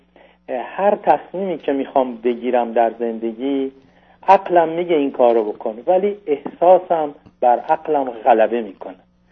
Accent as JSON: {"language": "Persian", "country": "Iran", "said": "من به عنوان یک ایرانی"}